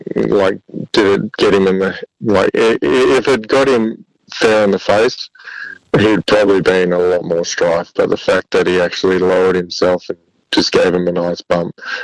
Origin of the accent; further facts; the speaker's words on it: Australia; As an Australian in the NBL, you can have nights off